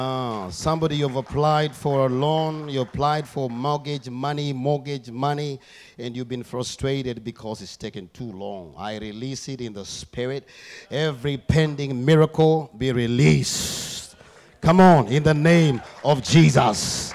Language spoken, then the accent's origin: English; Kenya; I was born and raised in Africa, as you're aware, as you know. We're not really good at short races. We are good at long distance, especially in Kenya.